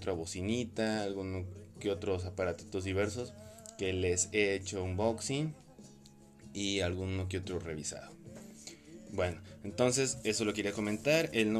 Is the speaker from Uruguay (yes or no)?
no; Mexico; Que bueno, al fin de cuentas somos mexicanos, no es justificación